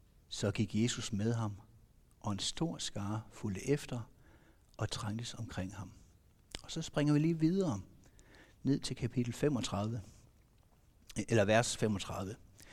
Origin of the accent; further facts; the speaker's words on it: Engelsvang, Central Denmark Region, Denmark; Er fra Engelsvang af, fritidsforkynder i Innovation.